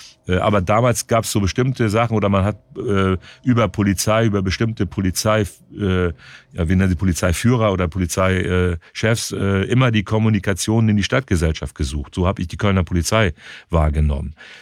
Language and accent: German; Bern, Switzerland; weil ich bin in der Nähe von Burgdorf groß geworden und Burgdorf war damals noch eine Kuhwiese